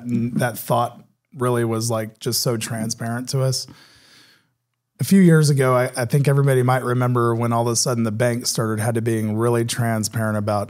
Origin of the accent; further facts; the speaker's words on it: United States; As an American and as a soldier, I just don't ascribe to the idea